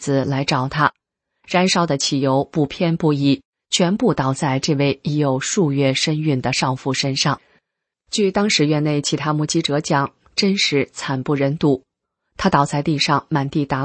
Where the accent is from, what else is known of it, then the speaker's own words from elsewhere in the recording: Henan, China; 我在河南长大，怎么听不出一点乡音呢？